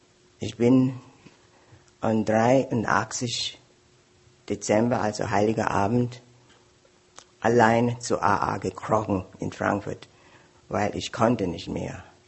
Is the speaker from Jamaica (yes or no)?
yes; Jamaica; German is a second language; moved away as an adult; now in Germany; wir sind alle Quakers. Quakers ist eine Religion ohne Alkohol. Also ich bin aufgewachsen in Jamaika, eine kleine heile Welt, ohne Alkohol.